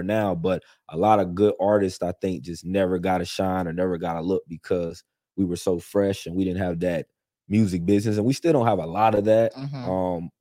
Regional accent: Fort Mill, South Carolina, United States; also born or lived in Lexington, Kentucky; Yes, I grew up in Fort Mill, South Carolina. I was born in Lexington, Kentucky, but I grew up my whole life in Fort Mill.

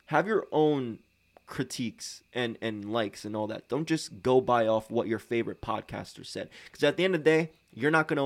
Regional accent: Lebanon, Pennsylvania, United States; But I'm actually born and raised here in Lebanon. I went to Cedar Crest, class of 2021. Grew up in the Ebenezer area. I had a great childhood.

